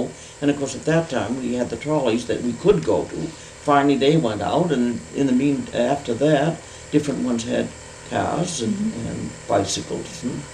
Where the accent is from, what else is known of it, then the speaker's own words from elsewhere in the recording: Northboro, Massachusetts, United States; born there; I was born in Northboro.